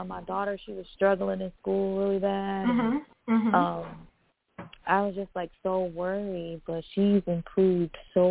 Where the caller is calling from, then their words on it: Florida, United States; calling from Florida.